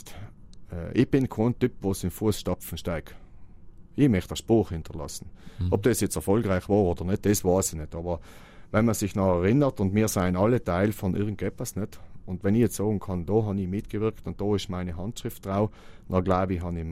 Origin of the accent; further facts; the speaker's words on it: South Tyrol, Italy; Meine Heimat.